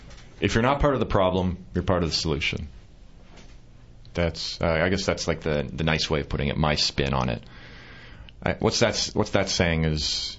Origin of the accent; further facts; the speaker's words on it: Canada; born there; also born or lived in United States; I was living in the U.S., and I was born in Canada, I'm Canadian, and I lived in the United States for a long time without actually having a green card